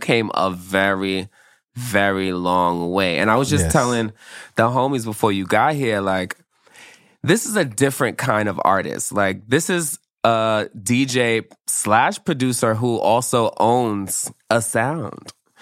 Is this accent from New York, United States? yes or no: yes; Brooklyn, New York, United States; Young, growing up in Brooklyn and going outside specifically to 34th Street and Avenue 8, where I would see all of my friends that were also the same age or older or younger.